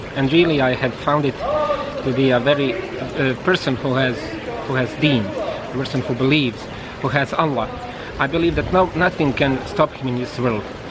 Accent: Dubica, Republika Srpska, Bosnia & Herzegovina; English is a second language; I received it in my hometown, in the same mosque, Gradska Jamia, Gradska Mosque in Dubica

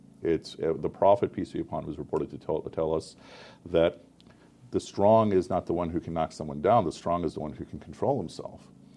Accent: United States; because I'm a Muslim growing up in America, the numbers are more surprising just because of how many people are getting killed in America, right?

